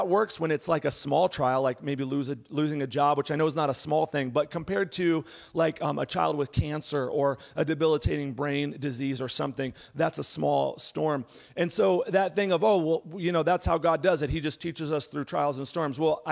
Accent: Texas, United States; And I grew up in Texas, and I remember one time walking home

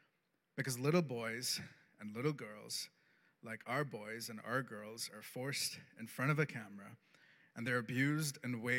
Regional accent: Canada; And you know what's even more depressing as a Canadian?

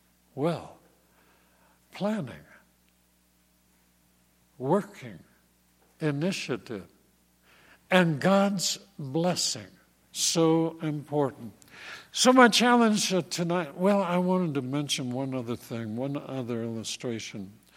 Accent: Minnesota, United States; also born or lived in Iowa; I grew up in the Midwest, Minnesota, Iowa, back a long time ago.

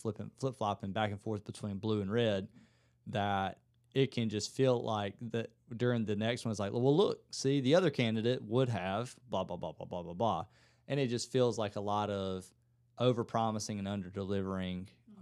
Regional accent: Georgia, United States; I'm from South Georgia.

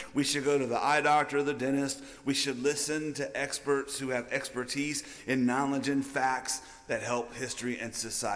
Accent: Gulf Coast, United States; Do you know the worst natural disaster in the history of the United States? I do, because I'm from the Gulf Coast.

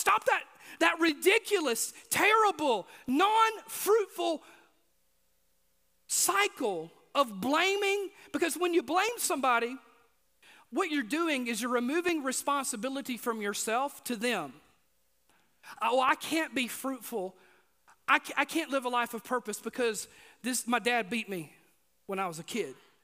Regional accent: Mississippi, United States; You know, I grew up in Mississippi, and we planted a garden every year, and we had fruit trees on our property

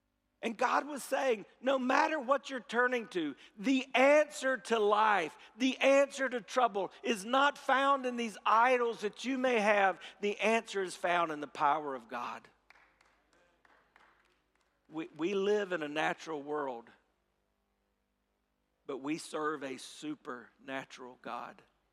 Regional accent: South Carolina, United States; I grew up in South Carolina. I know you think from my accent, I'm from New York. But I grew up in South Carolina where right now they have a rare several inches of snow even at Myrtle Beach near where I grew up.

